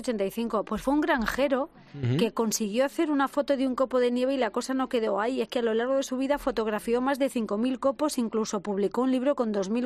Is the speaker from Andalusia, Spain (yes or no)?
no; Castilla-La Mancha, Spain; yo soy de secano total, ¿eh? Yo es que soy de La Mancha, a mí el frío poco